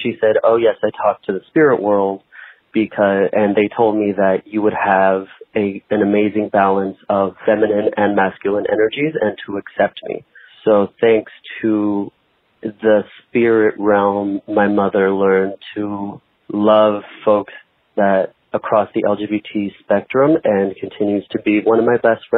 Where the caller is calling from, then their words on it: San Francisco Bay Area, California, United States; I am from the Bay Area in California, sitting here as the world burns all around me.